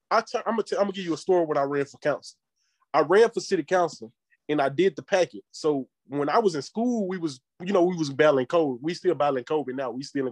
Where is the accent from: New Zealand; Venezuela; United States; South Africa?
United States; Earl, Arkansas; I'm from Earl, Arkansas. I currently serve on the city council out here in Earl, Arkansas. I'm 22 years old.